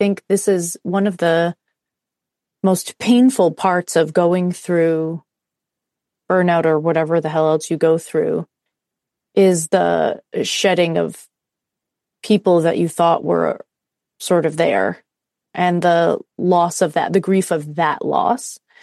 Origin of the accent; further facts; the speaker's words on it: United States; And when I came back to the States, it was not long before COVID happened. So all of a sudden, I was back in my home country, not in my home state.